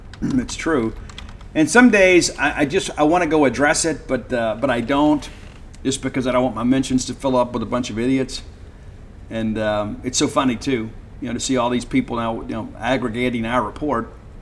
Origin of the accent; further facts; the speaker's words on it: Mississippi, United States; But I always get the ranch dressing because I'm from South Mississippi.